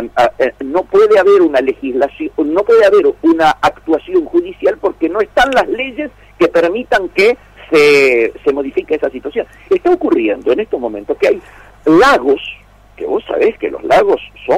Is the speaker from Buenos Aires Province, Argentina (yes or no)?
no; Esquel, Chubut, Argentina; Yo me tocó estar precisamente en la zona donde pasé mi infancia, en Esquel